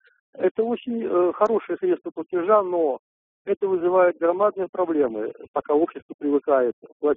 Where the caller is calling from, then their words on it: Texas, United States; я вам звоню из Техаса, Америка.